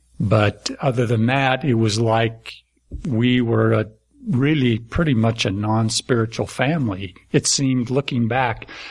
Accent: Smithfield, Utah, United States; I grew up in a little town in northern Utah called Smithfield.

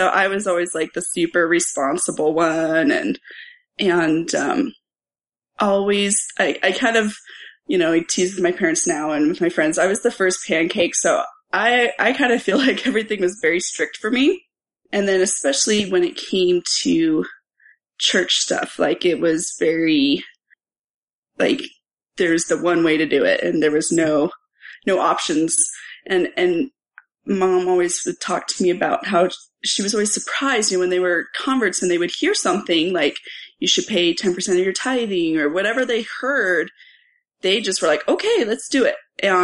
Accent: Reno, Nevada, United States; also born or lived in Wisconsin; We grew up in Reno, Nevada. I was actually born in Wisconsin. My parents lived in the Midwest when I was little, but they moved out here when I was really young.

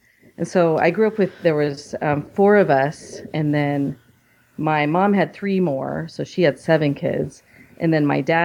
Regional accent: Vancouver, Washington, United States; I grew up here in the Portland, Oregon area, in Vancouver, Washington.

